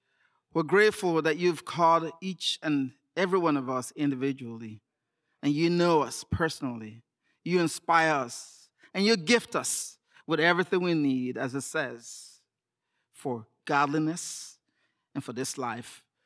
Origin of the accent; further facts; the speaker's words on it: Nigeria; moved away as an adult; now in United States; I am Nigerian-American. I became American, if you will, over, 13 years ago. But I'd grown up in Nigeria, and in my, 21, I moved down to the U.S.